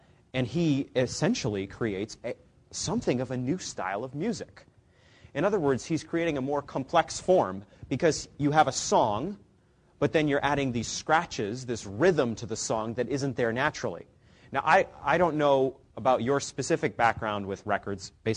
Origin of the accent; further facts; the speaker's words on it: Maine, United States; I'm from Maine, and you don't meet many Mainers in general